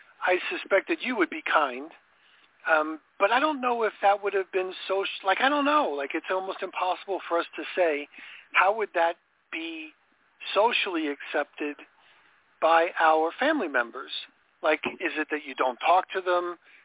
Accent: New York, United States; the one thing that wasn't very big when I was growing up in New York was the Muslim religions.

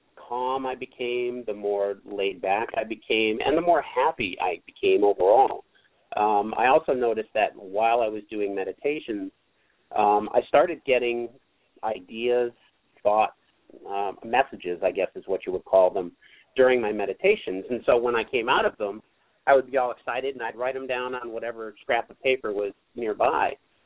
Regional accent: Massachusetts, United States; Well, like we said, I've born and raised in Western Massachusetts, lived there forever.

